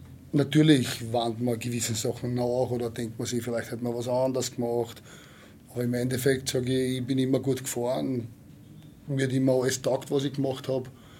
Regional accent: Vienna, Austria; ich bin ein Wiener Bur

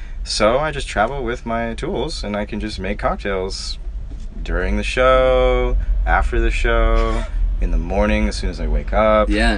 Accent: Florida, United States; now in Brooklyn, United States; And then I grew up in Florida, but have been in Brooklyn for a long time.

